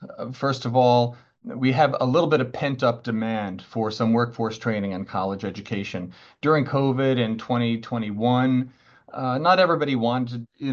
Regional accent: New York, United States; I am a Long Island homeboy, born and raised in right here in Suffolk County. My parents were teachers in the Sachem schools.

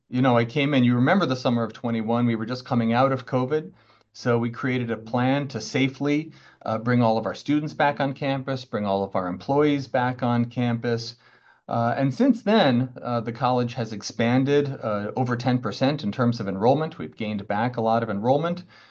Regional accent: New York, United States; I am a Long Island homeboy, born and raised in right here in Suffolk County. My parents were teachers in the Sachem schools.

